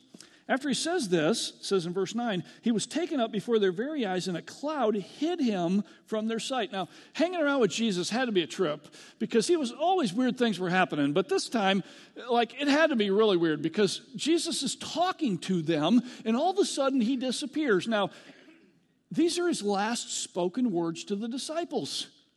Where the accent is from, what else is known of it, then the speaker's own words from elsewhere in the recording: Bath, Michigan, United States; I grew up in Bath, Michigan, okay? I grew up in a podunk kind of a place, so I understand that idea.